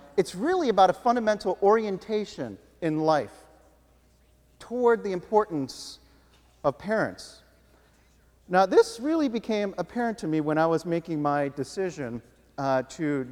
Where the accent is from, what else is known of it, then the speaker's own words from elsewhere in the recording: United States; And yet, growing up in the West, and particularly here in America, the call to individualism and individual freedom and self-fulfillment is so compelling